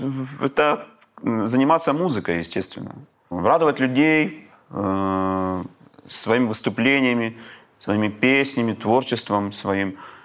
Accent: Yeysk, Krasnodar Krai, Russia; also born or lived in Rostov-on-Don; я там одно время даже и работал у себя на родине

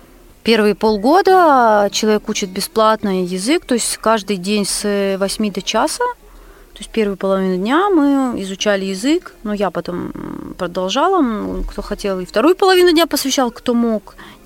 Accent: Siberia, Russia; now in Israel; Я когда в Израиле говорю, что я из Сибири

